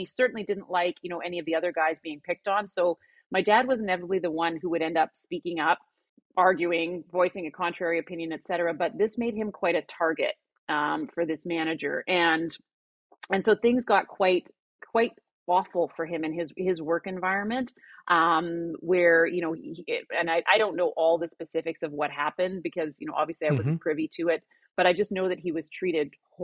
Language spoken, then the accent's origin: English; Alberta, Canada; now in North Vancouver, Canada; Well, I'm based in North Vancouver, Canada. I didn't grow up here. I grew up in Alberta in Canada, but I've lived a few places. But for the last, I guess, 12 or 13 years, Vancouver has now been home.